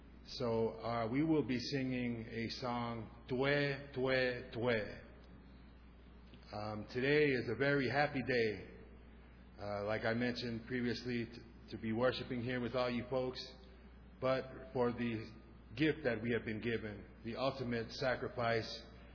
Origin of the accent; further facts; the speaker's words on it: Tonga; first language Tongan; English is a second language; that is the greeting in my native tongue of Tongan.